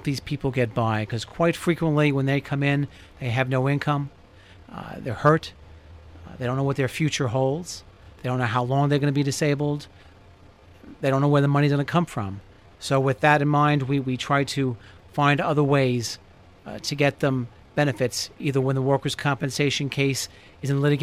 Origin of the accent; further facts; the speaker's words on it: Brooklyn, New York, United States; also born or lived in Long Island; I'm a New Yorker by birth. Brooklyn, New York, and then moved to Long Island and ended up here.